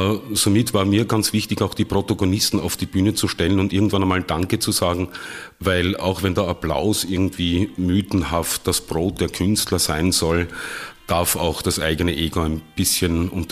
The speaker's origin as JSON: {"language": "German", "region": "Upper Austria", "country": "Austria", "said": "wo man geprägt wird, so wie ich im Innviertel, also ich komme ja eigentlich aus dem Innviertel, wo dann vier alte Männer zusammensitzen und gemeinsam singen und weit weg von den großen Opernbühnen"}